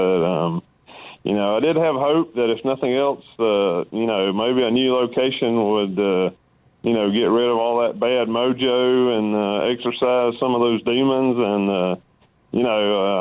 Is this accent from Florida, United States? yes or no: no; Georgia, United States; moved away as an adult; now in Indianapolis, United States; I am from Indianapolis. We moved here about 2 years ago, but actually from Georgia.